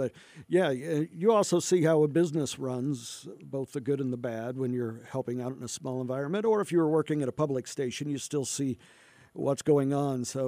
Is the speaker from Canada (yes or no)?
no; Rushville, Illinois, United States; I grew up in Rushville. I got hired at a radio station in Beardstown, commercial station, and spent a few years there.